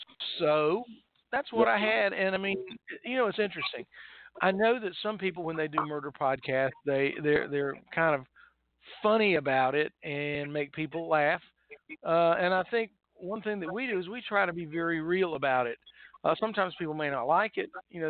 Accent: Morganton, United States; By the way, there's a phrase from my hometown of Morganton.

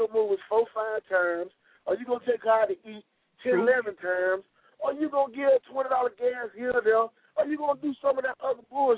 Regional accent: Panama City, Florida, United States; also born or lived in Orlando; I was born in Orlando, but I'm still from Panama.

